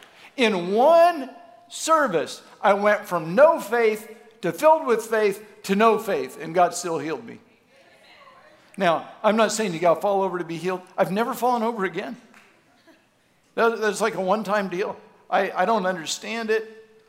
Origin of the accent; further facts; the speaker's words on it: the South, United States; I may have been in North Dakota, but I was from the South.